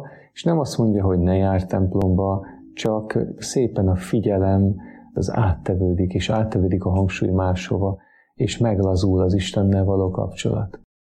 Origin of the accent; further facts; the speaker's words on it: Salgótarján, Nógrád, Hungary; born there; Kezdettől fogva gyerekkoromban is jártam hittanra. Salgótarjánban szüle